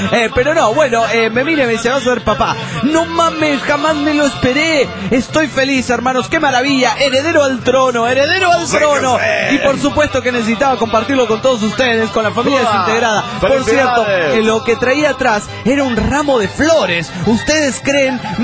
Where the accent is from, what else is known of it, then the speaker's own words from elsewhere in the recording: El Salvador; Yo le dije, soy del Salvador, cuna de valientes. Y ella dice, yo pensaba que de Puerto Rico.